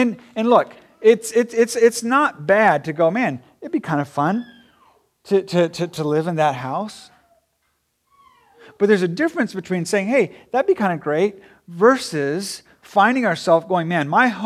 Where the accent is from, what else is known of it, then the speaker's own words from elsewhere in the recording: Japan; So for me, growing up in Japan, I was a sojourner in Japan.